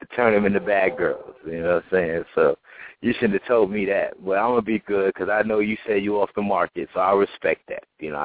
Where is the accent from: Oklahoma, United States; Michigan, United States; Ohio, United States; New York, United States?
New York, United States; The Bronx; where I'm from the Bronx. I'm from the Bronx, New York. You know, shout out to Uptown. And, you know, I grew up with a lot of West Indian brothers.